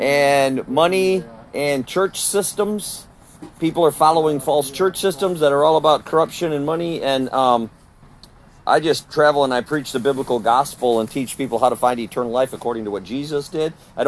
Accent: Wisconsin, United States; I'm from Wisconsin originally, but now I'm a van dweller.

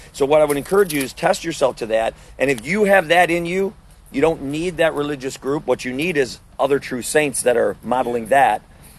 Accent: Wisconsin, United States; Wisconsin, originally. And I retired early, sold everything we own. This is our house. And we travel the country. We come south in Florida in the wintertime, and we'll go to Texas. We'll go to South Carolina, Georgia.

